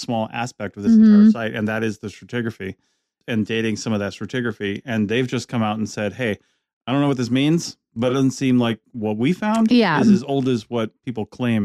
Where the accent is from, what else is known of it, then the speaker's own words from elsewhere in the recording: Washington, United States; I grew up in Washington State